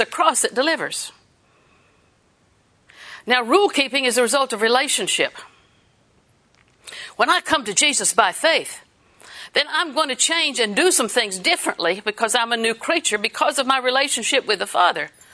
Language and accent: English; Auburndale, United States; I was raised in Auburndale to the store there in Auburndale, the drugstore.